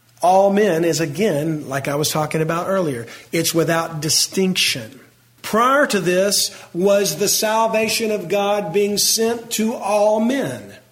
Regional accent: Texas, United States; also born or lived in Louisiana; Just like a Texan would not appreciate being called a Cajun, unless you're me, because I'm both.

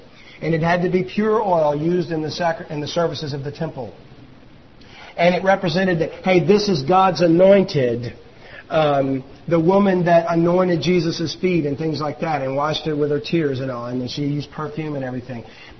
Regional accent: Louisiana, United States; And see, even I knew that, and I'm from Louisiana.

